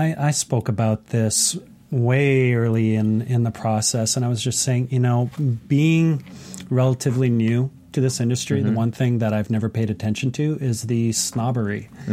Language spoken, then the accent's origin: English; Canada; I'm from Canada. I can actually say that's true.